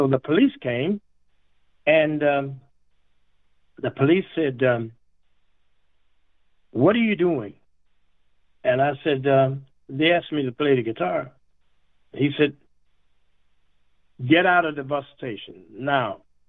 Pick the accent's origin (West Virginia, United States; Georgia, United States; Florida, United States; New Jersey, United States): West Virginia, United States; during my period growing up in West Virginia, as you, I'm sure you are aware of, there was segregation.